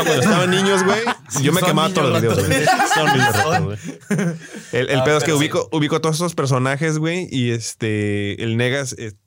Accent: Mexico; como que qué culeros somos los mexicanos, güey.

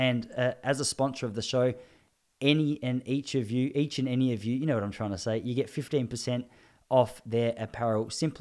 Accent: Point Lonsdale, Victoria, Australia; I coincidentally organized a run with a friend who lives in Point Lonsdale, which is my hometown.

